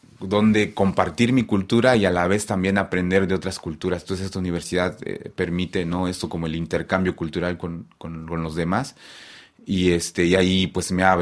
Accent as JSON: {"language": "Spanish", "country": "Mexico", "first_language": "Tzotzil", "second_language": "Spanish", "said": "nos enseñan a escribir nuestra lengua materna, ¿no? En este caso, el tzotzil."}